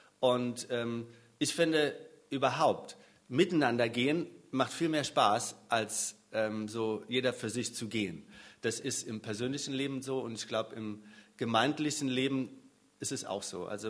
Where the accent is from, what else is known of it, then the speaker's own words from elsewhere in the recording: Saarland, Germany; ich bin eigentlich aus dem Saarland, bin verheiratet, eine Tochter, die ist 21